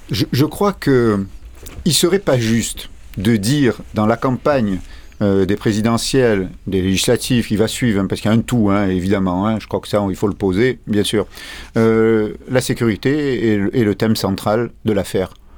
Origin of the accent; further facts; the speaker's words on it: Algiers, Algiers Province, Algeria; born there; je suis né à Alger, j'ai vécu.